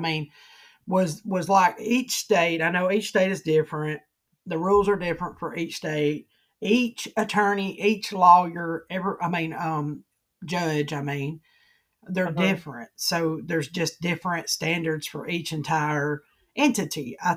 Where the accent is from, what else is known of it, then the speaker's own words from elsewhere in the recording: Alabama, United States; what's the state that I live in, you know, I'm from Alabama, you know